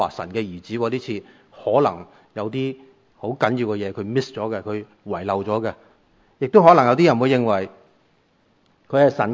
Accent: Hong Kong

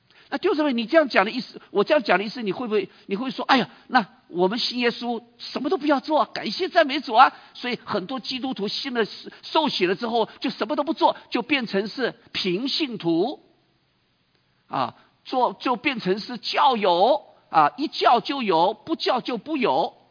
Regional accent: China; 我们中国人

